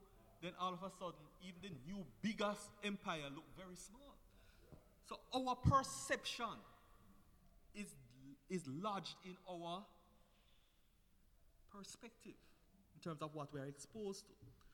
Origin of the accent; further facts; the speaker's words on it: Highgate, Saint Mary Parish, Jamaica; when I think most persons know that I grew up in St. Mary, Highgate.